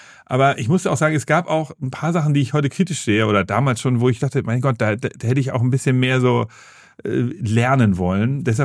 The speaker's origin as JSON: {"language": "German", "region": "Hamburg", "country": "Germany", "tie": "born or raised there", "said": "ich bin geboren im Westen von Hamburg, da so in Großflottbek, Othmarschen, da bin ich aufgewachsen"}